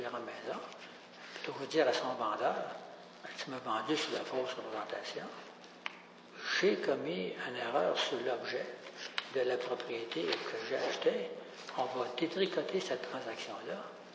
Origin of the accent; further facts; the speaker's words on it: Victoriaville, Quebec, Canada; also born or lived in Sherbrooke; moi, je viens de Tabasco, de Victoriaville. Quand je suis arrivé à Sherbrooke en 72